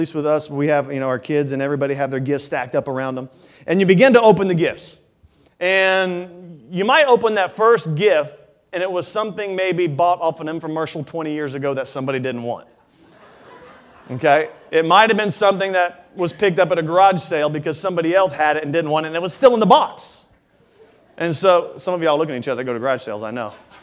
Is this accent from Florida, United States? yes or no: yes; Daytona Beach, Florida, United States; growing up here in Daytona, myself